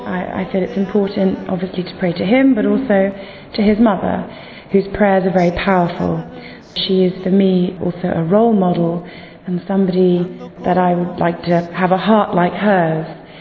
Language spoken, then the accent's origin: English; London, United Kingdom; I'm from London.